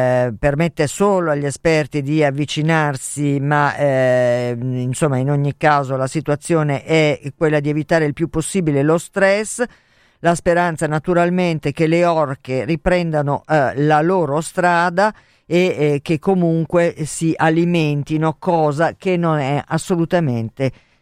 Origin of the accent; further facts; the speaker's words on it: Naples, Campania, Italy; ve lo dico da napoletana